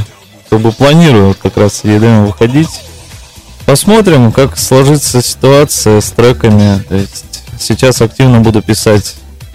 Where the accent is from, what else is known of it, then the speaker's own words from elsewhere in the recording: Armenia; Нет, я сам из Армении